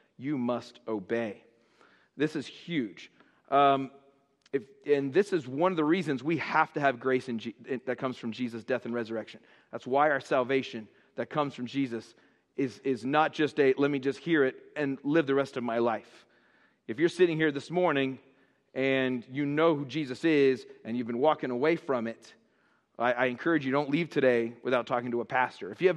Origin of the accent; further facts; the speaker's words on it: Orlando, Florida, United States; also born or lived in North Miami; I was born in North Miami. They didn't have hospitals, not too many of them in Broward County at the time. And I was just a few months old when my dad and my mom packed me up and moved me to Orlando.